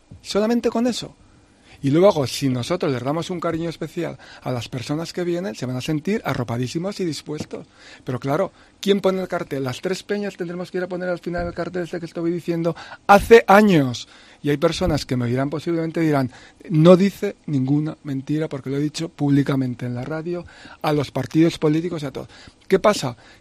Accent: Jaca, Aragon, Spain; soy nacido en Jaca, soy jaqués

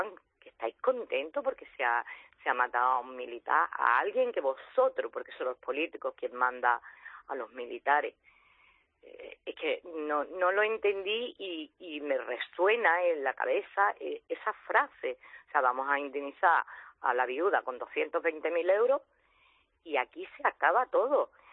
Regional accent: Spain

